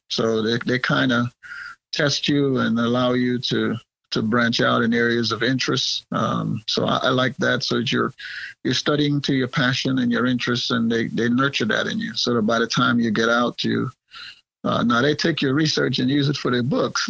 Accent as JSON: {"language": "English", "country": "Guyana", "said": "It was always a dream coming from Guyana, being a British colony, to go to Oxford."}